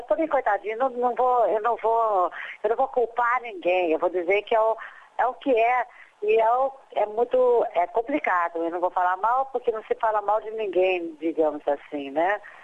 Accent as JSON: {"language": "Portuguese", "country": "Brazil", "said": "Porque a gente, né, como brasileiro, fala, ah, eu, qualquer coisa eu escapo do Brasil."}